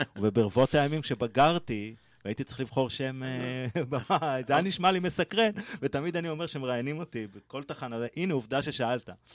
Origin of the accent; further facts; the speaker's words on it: Ein HaHoresh, Central District, Israel; בעמק חפר, בשרון. וכשאני גדלתי, אז לאנשים לא היו מכונות כביסה בבית.